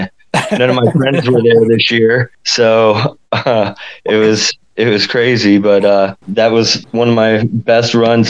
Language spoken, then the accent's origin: English; Geneva, Florida, United States; I'm from Geneva, Florida. I work at the local German restaurant in town.